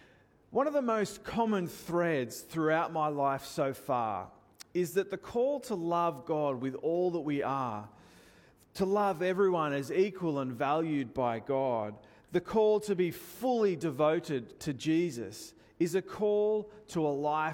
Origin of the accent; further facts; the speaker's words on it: Sydney, New South Wales, Australia; I'm originally from Sydney, growing up at Guymere Baptist Church.